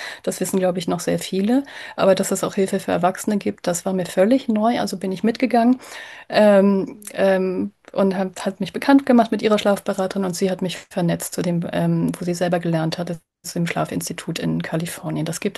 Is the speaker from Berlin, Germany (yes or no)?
yes; Berlin, Germany; ich bin ja Berlinerin durch und durch. Und da haben wir natürlich, Berliner haben ja in aller Regel auch ostpreußische Wurzeln